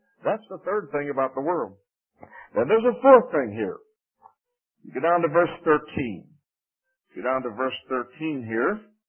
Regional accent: New York, United States; You know, I come from New York, although not New York City, but Madison Avenue is the home of marketing.

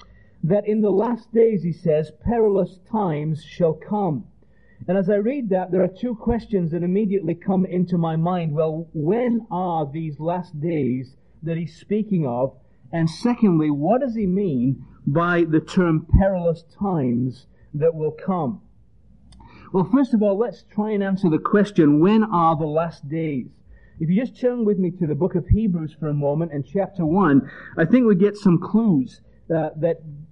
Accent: Leeds, Yorkshire and the Humber, United Kingdom; also born or lived in Ireland; now in Georgia, United States; I'm actually from England, if you're trying to figure out where that accent is from, and from the north of England, a place called Leeds, a big city, industrial city in the north of England, and then I have worked in Ireland for 8 years

